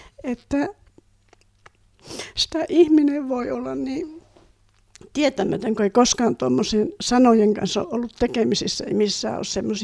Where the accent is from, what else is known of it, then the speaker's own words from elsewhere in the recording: Oulu, North Ostrobothnia, Finland; niin kuin itsekin olin oululainen nuori